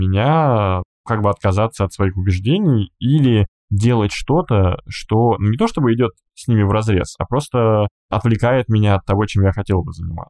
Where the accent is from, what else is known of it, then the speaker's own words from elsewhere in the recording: Russia; moved away; То, что мы продолжаем работать, и то, что я, уехав из России, продолжаю работу, меня, конечно, очень окрыляет.